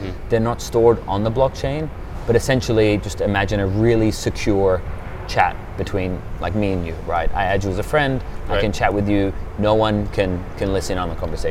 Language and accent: English; Australia; also born or lived in United Kingdom; now in Switzerland; But I grew up in Australia.